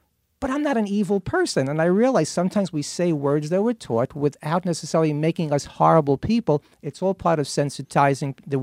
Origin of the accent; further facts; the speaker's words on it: Brooklyn, New York, United States; you know, I grew up in East New York, Brooklyn, and my parents on Saturday would say, let's go for chinks.